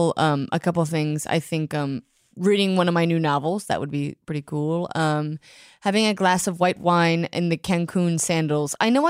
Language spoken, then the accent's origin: English; Oklahoma, United States; I'm from Oklahoma.